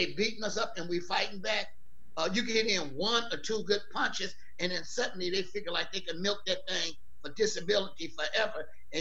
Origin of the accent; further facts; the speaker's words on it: Menlo Park, California, United States; also born or lived in East Palo Alto; And I grew up in Menlo Park and East Palo Alto before Facebook got here.